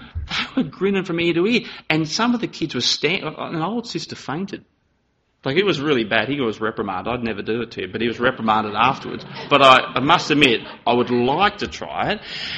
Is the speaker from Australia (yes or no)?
yes; East Coast, Australia; accent: lazy drawl; I'm from the East Coast and I have a really lazy drawl.